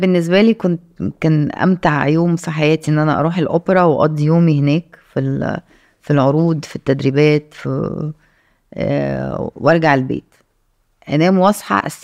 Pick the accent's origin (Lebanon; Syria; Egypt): Egypt; Alexandria, Alexandria Governorate; born there; انا مولوده في اسكندريه بس بابايا من الشرقيه ومامتي روسيه.